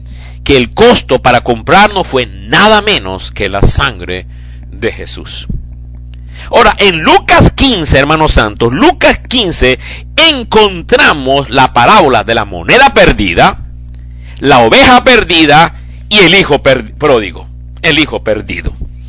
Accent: Lima, Peru; O una limeña como yo vi.

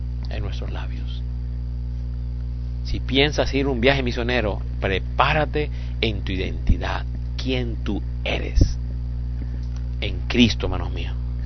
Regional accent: Colombia; tengo cara colombiana, estómago colombiano, pero no soy más colombiano.

